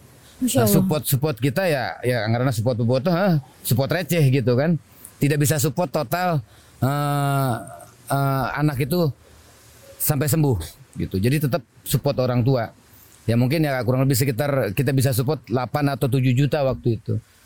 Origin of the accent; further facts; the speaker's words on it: Bekasi, West Java, Indonesia; saya dari Bekasi